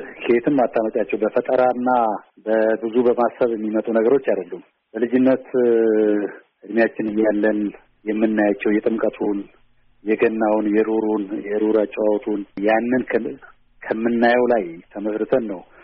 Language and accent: Amharic; Agarfa, Oromia, Ethiopia; እኔ ተወልጄ ያደግኩት ባሌ ክፍለ ሀገር አጋርፋ ወረዳ ውስጥ ነው ተወልጄ ያደግኩት። ከዛም አልፎ የገጠር ከተሞች አሉ፣ ጋለማ ሄበ ነው የሚባል ሀገር አለ። እኔ እዛ ነው የተወለድኩት።